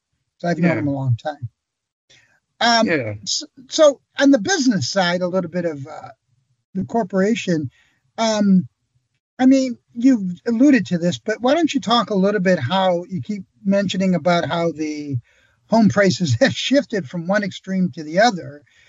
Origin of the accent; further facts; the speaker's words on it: Detroit, Michigan, United States; born there; I was born there. I was born in Southwest Detroit.